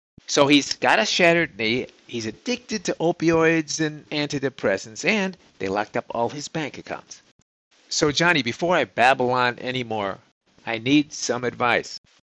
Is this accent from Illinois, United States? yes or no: yes; Chicago, Illinois, United States; When I was growing up in Chicago, we all thought of Minneapolis, which wasn't that far away, maybe a 6-7 hour drive.